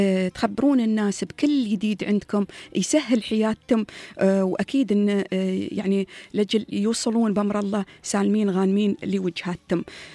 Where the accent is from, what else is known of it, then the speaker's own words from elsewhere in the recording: United Arab Emirates; بلادنا الإمارات